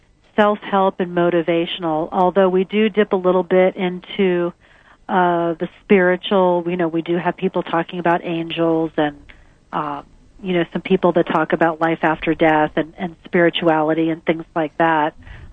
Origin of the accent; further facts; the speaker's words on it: Florida, United States; now in San Diego, United States; I'm from South Florida originally.